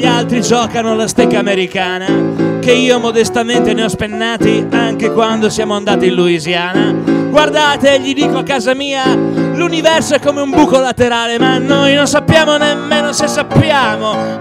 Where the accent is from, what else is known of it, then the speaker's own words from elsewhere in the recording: Emilia-Romagna, Italy; Vengo dalla Romagna